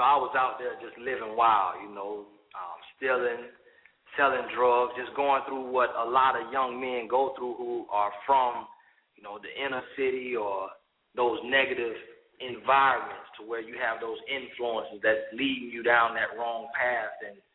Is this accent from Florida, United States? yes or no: yes; Florida, United States; In Central Florida, kind of in the Orlando area, small town, but in between Orlando and Tampa.